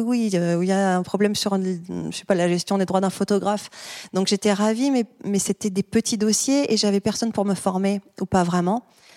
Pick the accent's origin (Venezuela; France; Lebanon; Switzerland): France; Toulon, Provence-Alpes-Côte d'Azur; je suis native de Toulon, ma mère est marseillaise, mon père est de hier, donc toute ma famille était dans le sud.